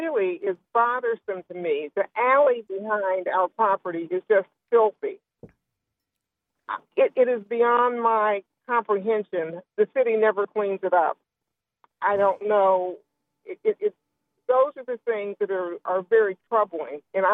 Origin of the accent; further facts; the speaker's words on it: Columbus, Ohio, United States; I grew up in the Bronzeville area and community, and right now I no longer live in the community, but I am a property owner.